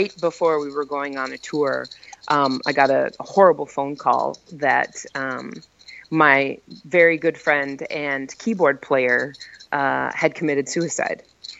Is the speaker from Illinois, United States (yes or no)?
no; Flint, Michigan, United States; friends of mine from my hometown in Flint, Michigan, also played on it